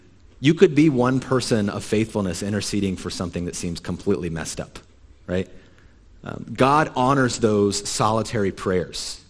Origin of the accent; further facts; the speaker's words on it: Ohio, United States; But much of Ohio was in drought. Morgan County, my hometown, was in a severe drought all summer.